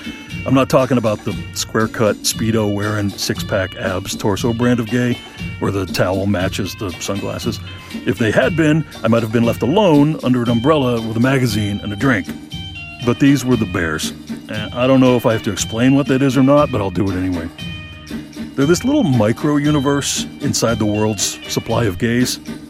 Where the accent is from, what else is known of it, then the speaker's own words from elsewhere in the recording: Texas, United States; I'm from Texas, and I stayed inside there too, just kind of as a survival skill.